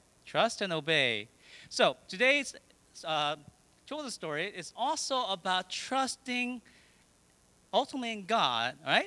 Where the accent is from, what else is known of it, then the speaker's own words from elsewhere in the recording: New Jersey, United States; I grew up in New Jersey. We used to go swimming all the time in an ocean called Atlantic Ocean.